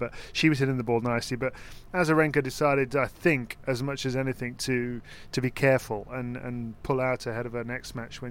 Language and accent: English; Birmingham, West Midlands, United Kingdom; 15 of the world's top 30 are going to be in Birmingham, my hometown, for the Aegon Classic, for the women's tournament, which is the same week as Queen's.